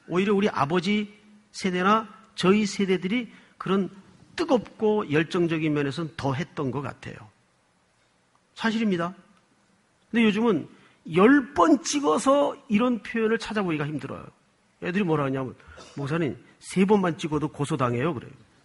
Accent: Gyeongsang, South Korea; 제가 출신이 경상도 출신이라 그런 쪽에 좀 기대하지 말라 그랬더니

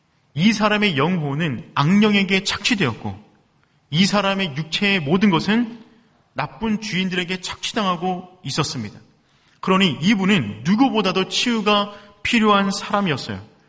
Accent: South Korea; 우리 한국에서 왔다고.

